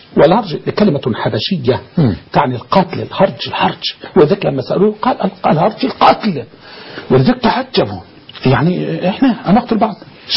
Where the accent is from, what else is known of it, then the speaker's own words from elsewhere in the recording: Egypt; أنا رجل مصري صاحب حضارة عريقة